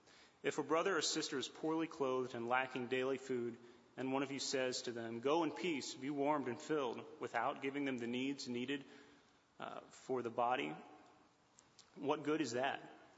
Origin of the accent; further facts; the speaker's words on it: Atlanta, Georgia, United States; I'm from Atlanta, so if you ask me, are the Falcons going to win the Super Bowl this year?